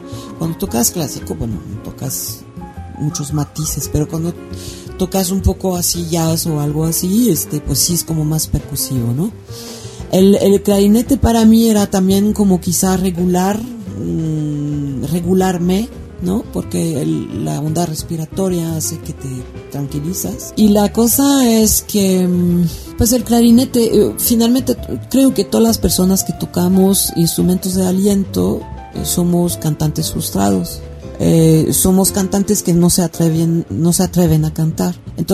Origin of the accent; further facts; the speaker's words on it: United States; born there; Yo creo, nací en Estados Unidos. Yo creo que probablemente como todos los niños gringos, vi mucha televisión y muchas caricaturas.